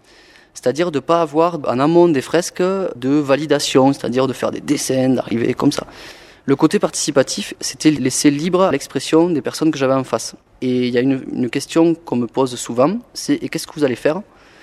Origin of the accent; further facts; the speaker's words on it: Occitanie, France; Oui, alors moi je suis originaire de l'Aveyron, en ce moment j'habite en Aveyron.